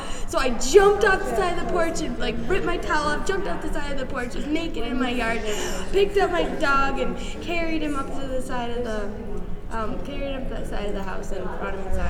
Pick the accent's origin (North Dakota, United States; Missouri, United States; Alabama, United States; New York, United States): New York, United States; Panama; Panama, New York.